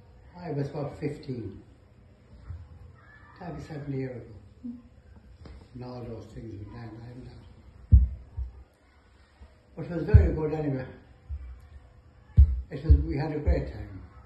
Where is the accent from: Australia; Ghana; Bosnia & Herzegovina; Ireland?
Ireland; Ardee, Leinster; born there; I was born in the County Loud, in RD, if you've ever heard of it. In RD Hospital.